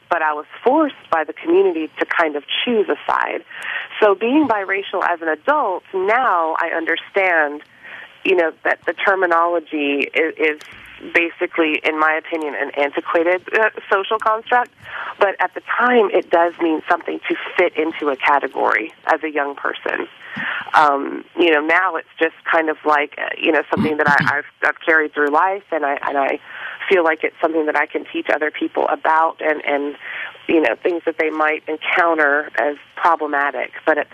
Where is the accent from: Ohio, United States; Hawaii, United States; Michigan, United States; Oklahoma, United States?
Hawaii, United States; I never really understood what biracial even meant prior to moving to the South. Growing up in Hawaii